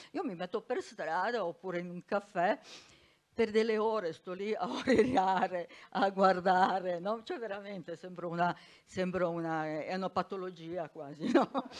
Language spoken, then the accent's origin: Italian; Serbia; suo amante va a fare la guerra in Serbia, che è il mio paese